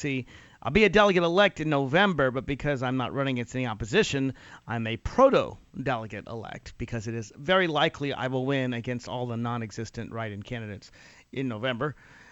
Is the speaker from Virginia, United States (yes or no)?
yes; Virginia, United States; Virginia has elected only Democrats statewide for the last several years. That's why we have, in my home state, a Democratic governor, lieutenant governor, attorney general, both state senators